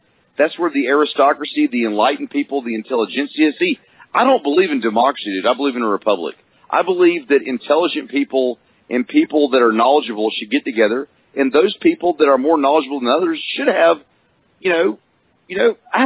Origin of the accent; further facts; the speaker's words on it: the South, United States; as a Southerner, I hate to tell a lot of people listening to the show tonight